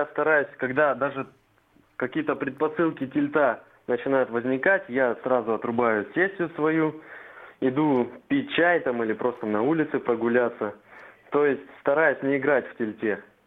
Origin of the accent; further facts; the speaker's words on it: Saint Petersburg, Russia; я из Санкт-Петербурга